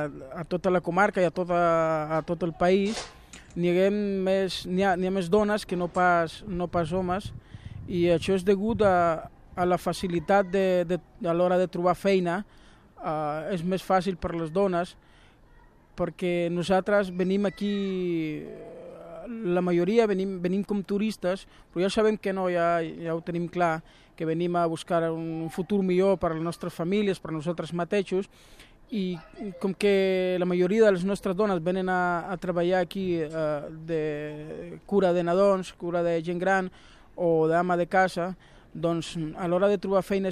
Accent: Honduras; now in Spain; Bueno, nosaltres, un dels nostres objectius és que no es morin les nostres arrels hondurenys i també promoure l'adaptació de la nostra cultura hondurenya a la cultura catalana

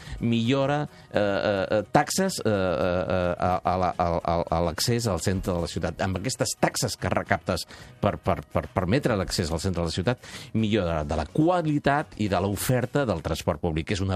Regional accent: Barcelona, Catalonia, Spain; És el meu poble, Barcelona, ja ho saps. Jo sóc un home del poble de Sant Andreu, del districte de Sant Andreu.

